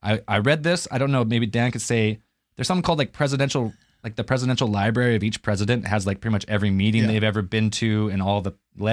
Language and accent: English; Canada; because I'm Canadian